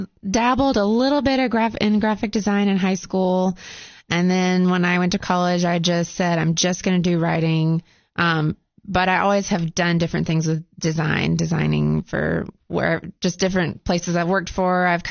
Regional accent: Virginia, United States; In Virginia.

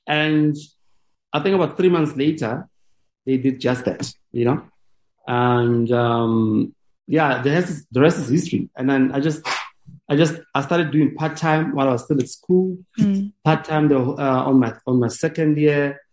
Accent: Vereeniging, Gauteng, South Africa; So high school, I was at high school briefly. So I went to General Smuts in Vereeniging, and I was always interested in the arts, you know.

